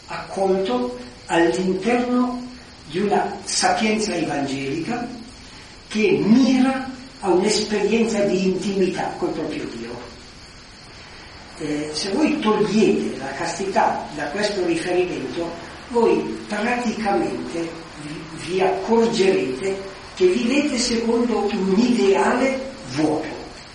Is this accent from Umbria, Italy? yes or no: no; Como, Lombardy, Italy; Mi ricordo nel nostro dialetto io sono di Como, no?